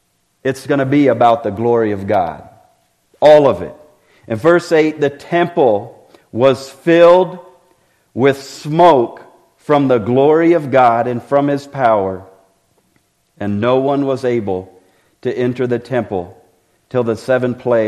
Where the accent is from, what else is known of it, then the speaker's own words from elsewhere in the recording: Haiti; My parents were missionaries in 1980, and I enjoyed growing up in Haiti as a kid